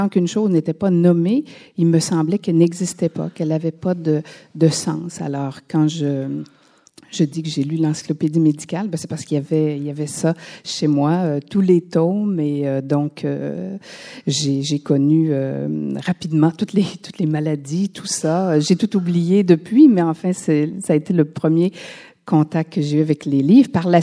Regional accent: Quebec City, Quebec, Canada; born there; Alors, je suis née à Québec le 21 avril 58.

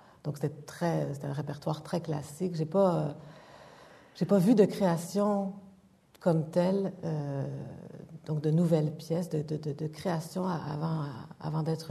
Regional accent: Montreal, Quebec, Canada; born there; Dans Notre-Dame-de-Grâce. Oui.

